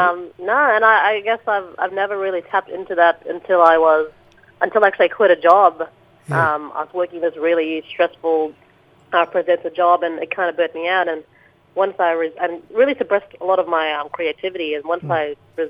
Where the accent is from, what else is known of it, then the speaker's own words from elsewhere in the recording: Wyndham, Western Australia, Australia; I'm a Ballongarra Noongar woman, and I'm from Wyndham, Ottawa, and Kimberley.